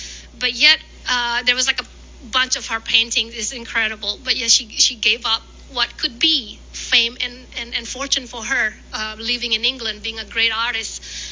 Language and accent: English; Indonesia; now in Melbourne, Australia; But I went back to Melbourne, Australia first because my family migrated to Australia. I came from Indonesia, if that wasn't being communicated.